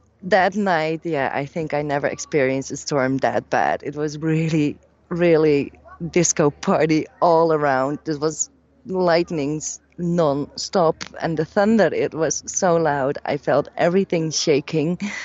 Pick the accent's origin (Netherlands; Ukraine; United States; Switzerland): Netherlands; English is a second language; maybe it's because I'm from the Netherlands, the flat country